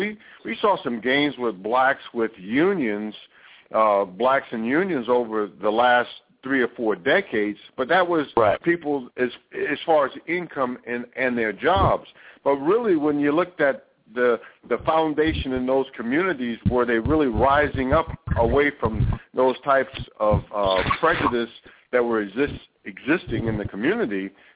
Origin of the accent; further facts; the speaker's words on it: the South, United States; I was raised and born in the South myself